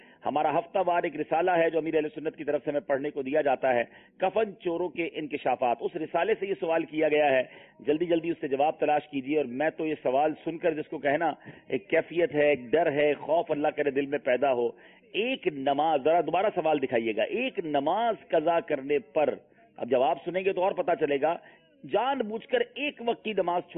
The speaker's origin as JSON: {"language": "Urdu", "town": "Karachi", "region": "Sindh", "country": "Pakistan", "said": "ہم جس شہر سے تعلق رکھتے ہیں جہاں ہمارا مدنی مرکز ہے، میری مراد باب المدینہ کراچی سے۔"}